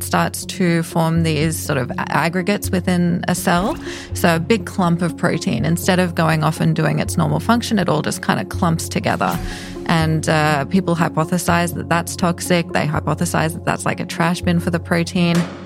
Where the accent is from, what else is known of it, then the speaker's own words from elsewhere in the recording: Australia; accent: Australian; Motor, sorry, it's my Australian accent.